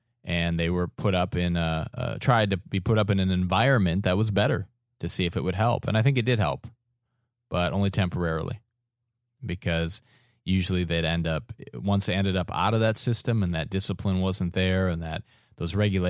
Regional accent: Wisconsin, United States; When I was growing up in Wisconsin, I lived north of Milwaukee about 3 hours and in more of a rural community.

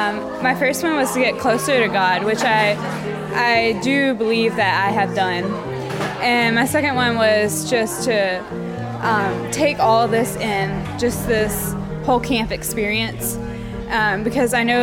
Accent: United States; I'm from America, and I really enjoyed PYC Edstone.

